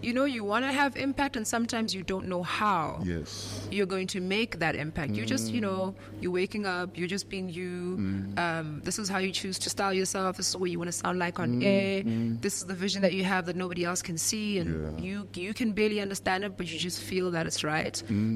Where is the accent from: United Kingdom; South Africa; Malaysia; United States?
South Africa; I'd say to him, I got on Apple Radio, dog. We're South African.